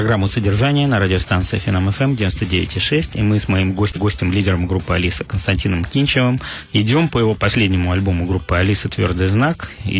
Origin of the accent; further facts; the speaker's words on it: Moscow, Russia; Мой прадед был полицмейстер, начальник полицейского участка в Москве. Мы с тобой москвичи.